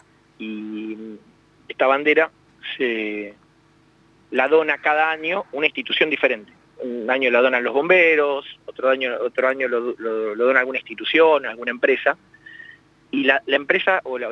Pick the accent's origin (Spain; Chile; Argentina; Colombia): Argentina; Buenos Aires; los que vivimos en Capital, los que somos porteños